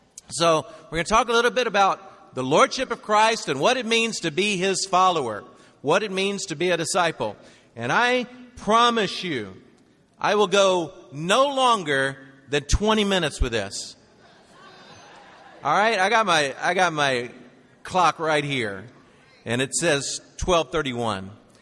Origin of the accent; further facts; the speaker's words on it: Tennessee, United States; now in New York, United States; You know, I'm from Tennessee, and I can talk really slow when I need to. This is how my family talks. I was brought up this way. But I moved to New York, and now I could talk super fast.